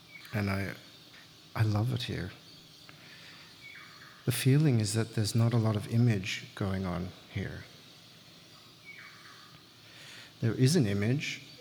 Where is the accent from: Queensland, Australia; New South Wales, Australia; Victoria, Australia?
New South Wales, Australia; Sydney; I grew up in the Sydney eastern suburbs. Kind of private school.